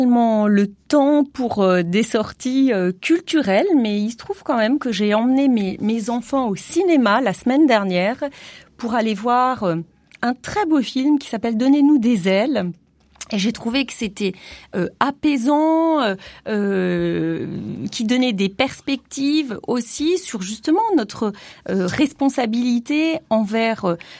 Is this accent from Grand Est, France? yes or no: yes; Hollungen, Grand Est, France; en réalité c'est un petit village qui s'appelle Hollungen, c'est là où j'ai grandi, et c'est chez moi, et on parle alsacien à Hollungen. Donc voilà, ça c'est anecdotique, sinon je parle anglais, je parle allemand.